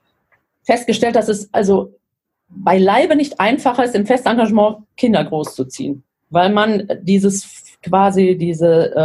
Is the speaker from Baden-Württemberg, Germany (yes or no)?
no; Lower Saxony, Germany; born there; ich bin ja in Niedersachsen geboren. Der größte Teil meiner Familie lebt circa eine Autostunde von Hannover entfernt, immer noch. Ich lebe inzwischen auch wieder da, also bin auch nicht weit weg von Hannover